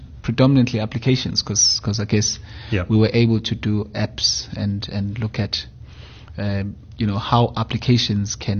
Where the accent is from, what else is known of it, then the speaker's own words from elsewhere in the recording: Durban, KwaZulu-Natal, South Africa; I am Durban born and raised. Mm-hmm. I grew up in Durban and studied in Durban.